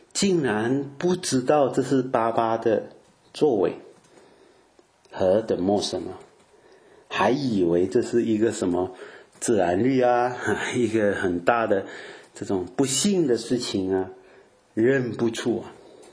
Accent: Fujian, China; moved away; 现在我已经很久没有住在家，以前我还没出国的时候，我是福建人啊，所以我们那个地方很多人都是讲福建话的，就是闽南话的啊。

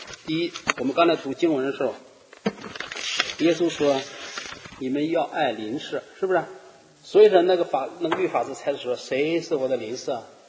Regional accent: Henan, China; 我这次回中国啊，我看了一个电视，郑州，我是河南的嘛

